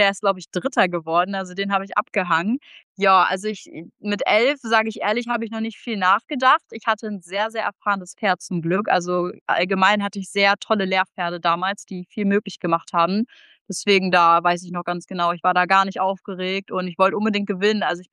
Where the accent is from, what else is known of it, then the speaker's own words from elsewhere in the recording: Bad Zwischenahn, Lower Saxony, Germany; Also ich bin 18 Jahre alt, ich komme aus Bad Zwischenahn